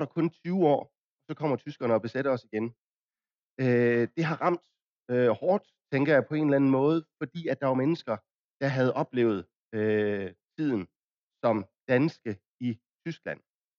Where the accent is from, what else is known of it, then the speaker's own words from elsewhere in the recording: Region of Southern Denmark, Denmark; jeg bilder mig ind, at det, at jeg er sønderjyde, er med til at gøre